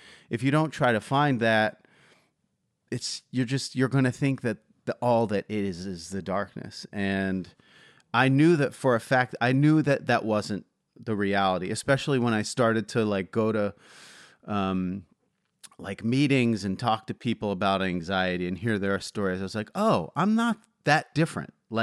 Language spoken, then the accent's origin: English; Philadelphia, Pennsylvania, United States; Like, I'm from Philadelphia. We yell, you know, like we yell.